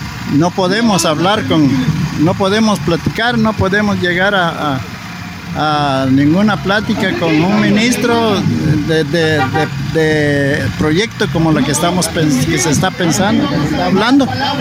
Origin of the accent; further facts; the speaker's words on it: Santa Lucía Utatlán, Sololá, Guatemala; Yo vengo de la Autoridad Indígena de Santa Lucía, Utatlán, de este mismo departamento